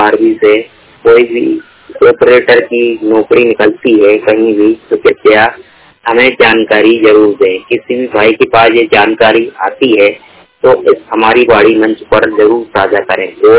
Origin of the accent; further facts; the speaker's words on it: Bhopal, Madhya Pradesh, India; मैं भोपाल जिले का रहने वाला हूँ।